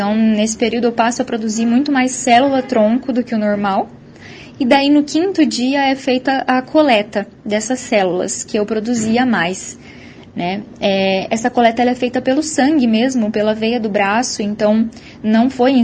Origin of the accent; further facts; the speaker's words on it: Umuarama, Paraná, Brazil; Hemocentro de Umuarama, que é a minha cidade natal